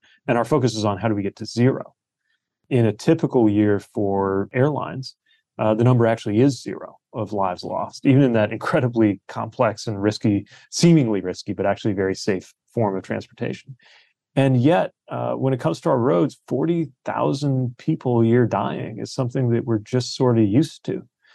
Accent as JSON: {"language": "English", "town": "South Bend", "region": "Indiana", "country": "United States", "tie": "born or raised there", "said": "including my hometown of South Bend"}